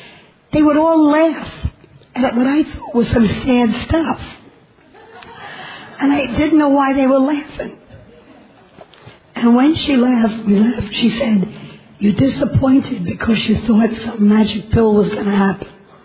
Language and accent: English; Hawaii, United States; with laryngitis, and I'm an addict from Hawaii.